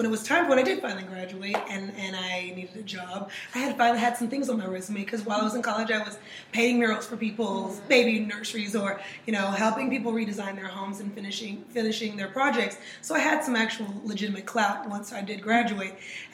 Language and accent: English; Oklahoma City, Oklahoma, United States; Because I'm originally from Oklahoma City, so I went to an art school there, or high school there